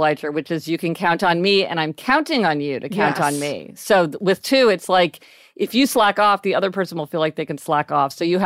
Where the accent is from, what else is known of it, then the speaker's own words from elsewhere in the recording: Kansas City, Missouri, United States; Well, we're Midwesterners too.